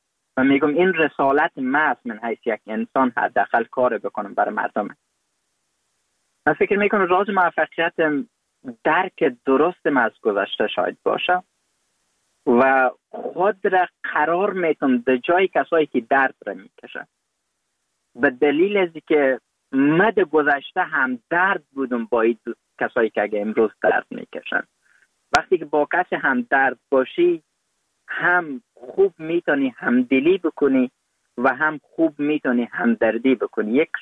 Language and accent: Persian; Afghanistan; افغانستان که حداقل من در مو فضا رشد کردم، بزرگ شدم، پنتون خواندم، ماستری گرفتم